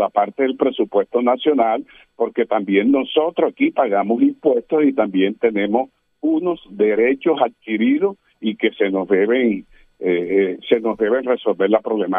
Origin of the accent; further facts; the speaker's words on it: Caribbean Region, Colombia; nosotros no somos habitantes de segunda clase del país, somos colombianos.